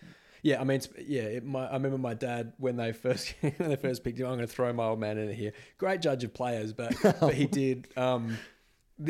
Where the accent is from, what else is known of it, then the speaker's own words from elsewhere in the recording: Western Australia, Australia; moved away; I think I'd always lived in WA up until about those sort of 2005, 2006. Yeah, I moved away from Western Australia in 2005